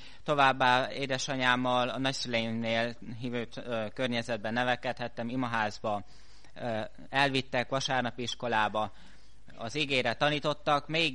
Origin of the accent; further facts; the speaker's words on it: Nușfalău, Sălaj, Romania; now in Oradea, Romania; Ugyanis Szilágy Nagyfaluból származom, és már sokszor voltam itten a testvérek közt